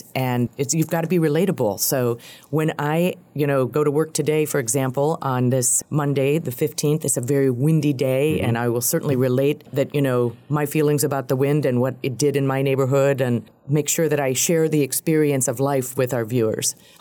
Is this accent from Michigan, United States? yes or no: no; Erie, Pennsylvania, United States; I am from Erie, and Erie is a wonderful place also. I love my hometown.